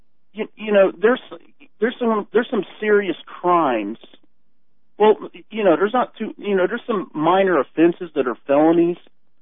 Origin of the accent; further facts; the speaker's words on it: Ohio, United States; I grew up in Southwest Ohio, which in Cincinnati I always jokingly refer to as the Midwestern capital of fascism.